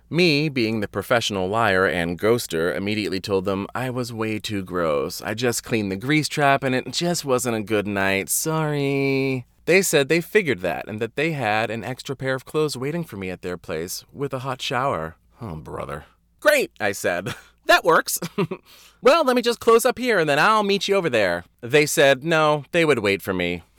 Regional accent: Wareham, Massachusetts, United States; Perfect. I'm from Wareham. This is much more my style.

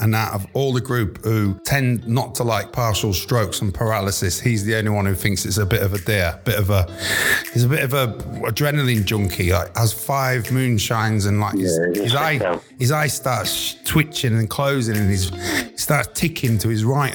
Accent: England, United Kingdom; As an Englishman, that's fucking disgraceful.

